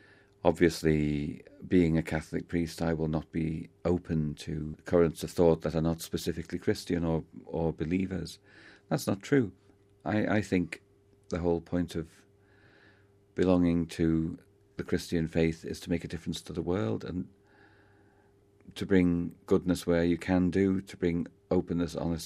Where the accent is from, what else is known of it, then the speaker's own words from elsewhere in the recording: United Kingdom; like me as a British person, finds it instinctively difficult to speak about culture